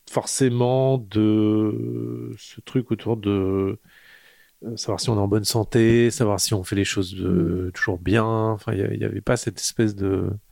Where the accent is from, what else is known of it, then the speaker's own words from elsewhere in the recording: Seclin, Hauts-de-France, France; born there; Je suis né à Seclin, dans le Nord, à la fin des années 70, dans une famille hippie.